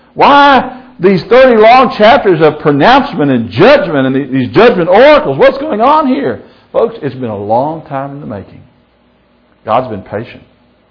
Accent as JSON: {"language": "English", "country": "United States", "said": "Now, I'm an American through and through, and I love this country of ours."}